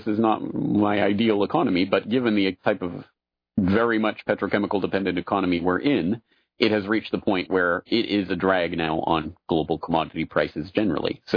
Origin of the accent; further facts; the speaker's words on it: Alberta, Canada; I'm from Alberta in Canada, the Texas of the North.